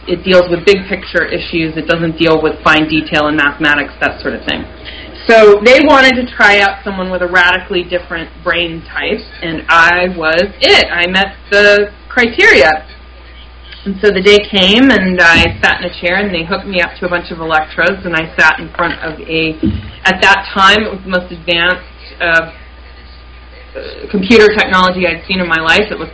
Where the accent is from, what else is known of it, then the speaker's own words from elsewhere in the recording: Athens, Ohio, United States; Shout out to Athens, Ohio. Love it. That's my hometown as well.